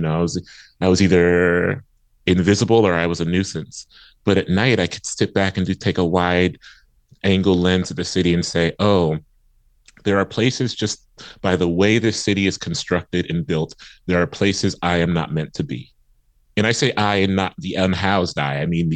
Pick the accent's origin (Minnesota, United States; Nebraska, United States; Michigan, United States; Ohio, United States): Ohio, United States; Columbus; I grew up in East Columbus, which is a neighborhood that is kind of segmented and in some ways a neglected corner of it is where I grew up.